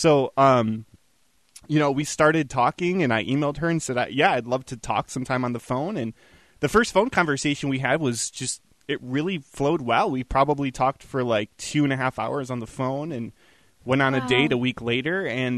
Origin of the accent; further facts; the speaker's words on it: Green Bay, Wisconsin, United States; once the word got out that I was from Green Bay, Wisconsin